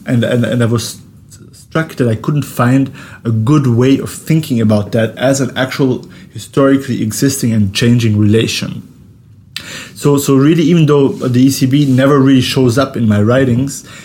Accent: Austria; So I grew up in Austria

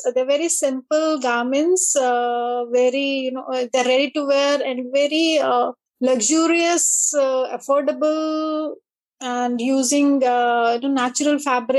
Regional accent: Delhi, India; I come from the northern regions of India. So I've been born and brought up near Delhi.

